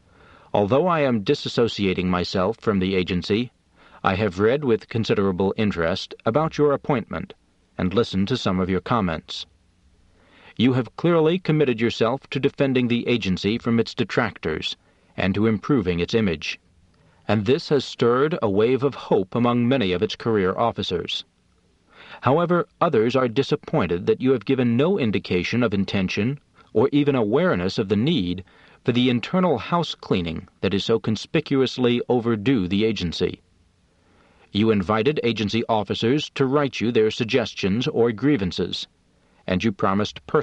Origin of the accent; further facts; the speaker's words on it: Kapanga, Lualaba, DR Congo; also born or lived in Zaire; I grew up in Zaire, a few miles from the Kapanga Methodist Mission Station, which was recently liberated by Katangese invaders, and I speak fluent English, Tshiluba, High French, and smatterings of Swahili and other dialects.